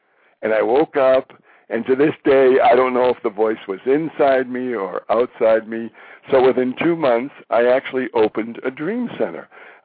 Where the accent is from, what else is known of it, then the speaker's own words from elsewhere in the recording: Boston, Massachusetts, United States; born there; moved away as an adult; now in California, United States; I was born in Boston, and my wife and I served in the Army for a couple of years.